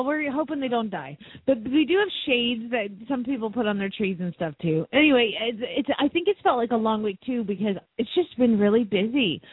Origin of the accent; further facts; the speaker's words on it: Phoenix, Arizona, United States; from Phoenix, Arizona